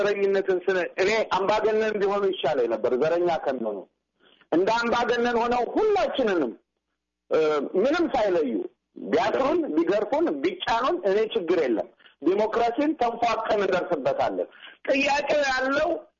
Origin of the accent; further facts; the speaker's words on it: Gondar, Amhara, Ethiopia; born there; እኔ ለምሳሌ ጎንደር ነው የተወለድኩት።